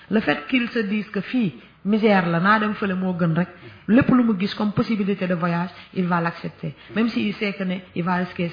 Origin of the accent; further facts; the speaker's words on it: Senegal; quand on me refuse tout parce que je suis sénégalais